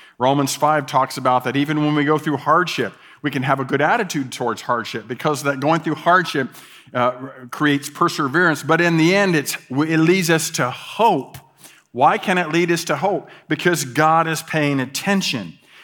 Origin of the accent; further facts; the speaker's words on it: Ohio, United States; I'm from Ohio. I guess I should remember that.